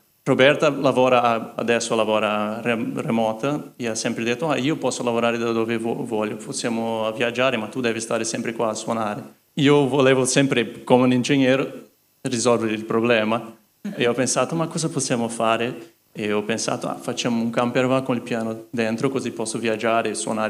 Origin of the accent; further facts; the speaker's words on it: Brazil; Italian is a second language; Io sono, come si sente, non sono italiano, sono brasiliano.